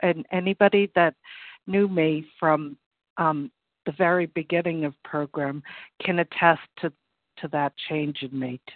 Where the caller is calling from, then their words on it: Massachusetts, United States; I'm calling from Massachusetts.